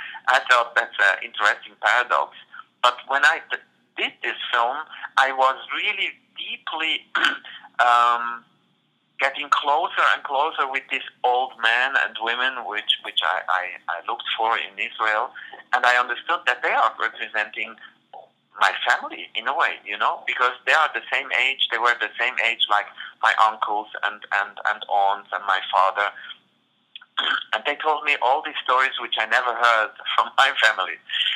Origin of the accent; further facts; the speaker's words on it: Iraq; they saw on my passport that I'm coming from Iraq.